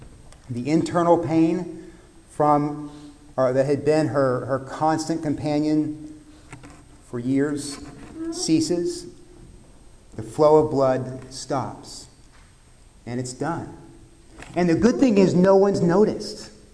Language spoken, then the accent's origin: English; Corpus Christi, Texas, United States; We had an Episcopal church in my hometown of Corpus Christi called, it's supposed to be the Church of the Good Shepherd